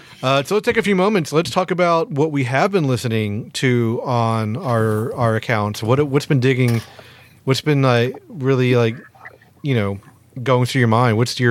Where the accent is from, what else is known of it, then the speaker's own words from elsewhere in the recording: Spain; I am from Spain, so you know.